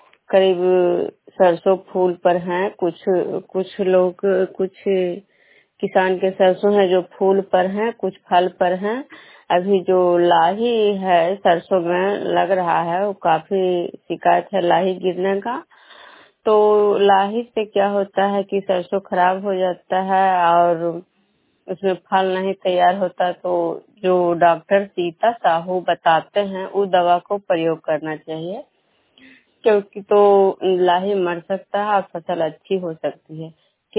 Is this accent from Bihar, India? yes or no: yes; Vishnupur, Bihar, India; मैं विष्णुपुर ग्राम खुजरा पंचायत नालंदा जिला नगर नौसा प्रखंड के निवासी हूँ।